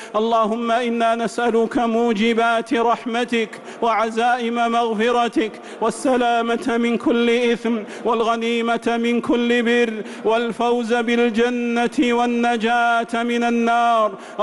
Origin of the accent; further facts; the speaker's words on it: Saudi Arabia; اللهم احفظ بلادنا المملكة العربية السعودية